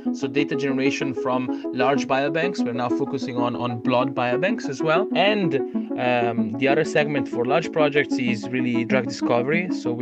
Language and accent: English; Piedmont, Italy; English is a second language; I'm from Italy. I was born in 1990 in a little town close to Turin.